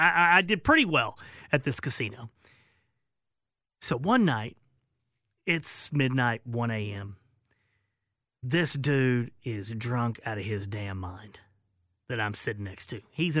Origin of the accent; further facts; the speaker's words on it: Arkansas, United States; He's from Arkansas. I'm from Arkansas.